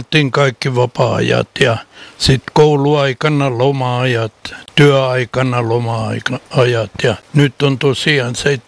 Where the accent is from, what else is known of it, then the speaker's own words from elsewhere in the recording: Kokkola, Central Ostrobothnia, Finland; born there; minä itse olen syntynyt täällä Kokkolassa